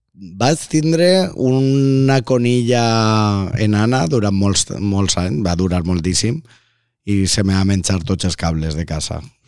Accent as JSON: {"language": "Catalan", "town": "Valencia", "region": "Valencian Community", "country": "Spain", "also_born_or_lived": "Mallorca", "said": "Jo soc de Russafa, que és un barri històric de València, i jo visco fora molts anys, en Mallorca"}